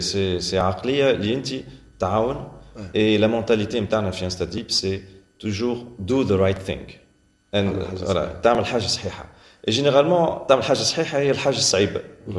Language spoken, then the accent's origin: Arabic; Tataouine, Tataouine Governorate, Tunisia; also born or lived in France; تولدت في فرنسا ما الوالد كان طبيب يكمل في سيتيود في فرنسا وجيت لتطاوين كي عمري عام وكبرت وقريت في تطاوين